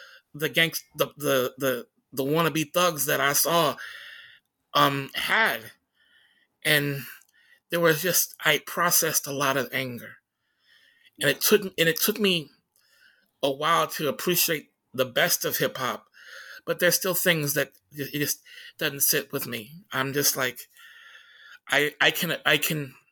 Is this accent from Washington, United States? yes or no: yes; Tacoma, Washington, United States; when people would find out I was from Tacoma, they would ask me, "Oh my God, what kind of psycho killer shit did you listen to?"